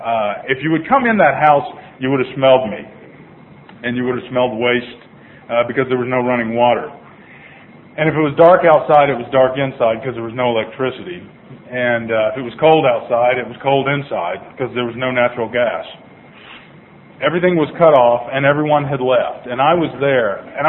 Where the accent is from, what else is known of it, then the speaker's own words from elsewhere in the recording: Tulsa, Oklahoma, United States; I grew up in Tulsa, Oklahoma. I'm from the right side of town.